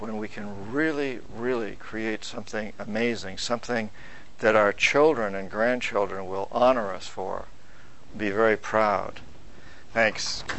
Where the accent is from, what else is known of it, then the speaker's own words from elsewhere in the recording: New Hampshire, United States; When I was a kid, I grew up in New Hampshire, and I come from about 300 years of Yankee Calvinists in New Hampshire and Vermont, Puritans, and I can date my heritage back to Thomas Paine.